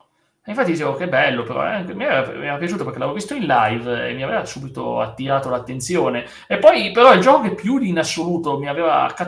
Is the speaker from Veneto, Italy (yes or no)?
yes; Veneto, Italy; vengo dal Veneto, alla provincia di Verona